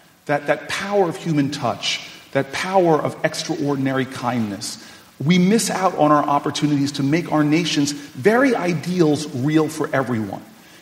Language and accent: English; New Jersey, United States; you're Latino, I'm African American, you grew up in Texas, I grew up in the vastly superior state of New Jersey.